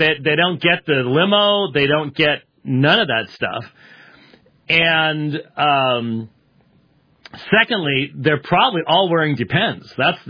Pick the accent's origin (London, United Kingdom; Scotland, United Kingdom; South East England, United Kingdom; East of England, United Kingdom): Scotland, United Kingdom; because, you know, I'm Scottish.